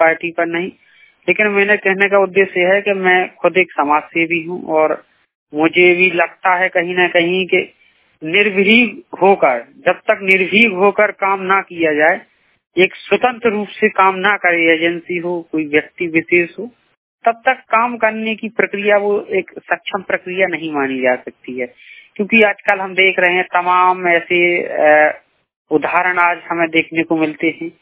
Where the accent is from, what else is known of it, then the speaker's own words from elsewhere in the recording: Jhansi, Uttar Pradesh, India; मैं झांसी से हूँ, ग्राम बनवा।